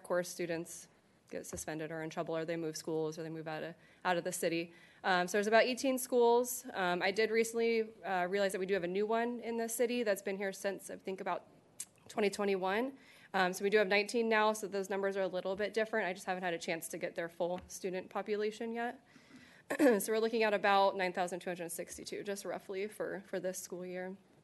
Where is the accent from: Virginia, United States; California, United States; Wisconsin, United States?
California, United States; I grew up in South County, so I still run into a lot of people that I know. I went to Trubico's High School. I went to RSM Intermediate, so...